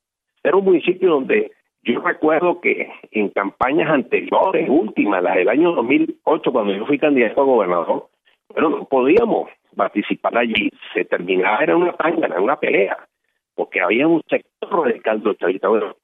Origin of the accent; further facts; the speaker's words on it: Mérida, Venezuela; oriundo de mi tierra, aquí del Estado Mérida.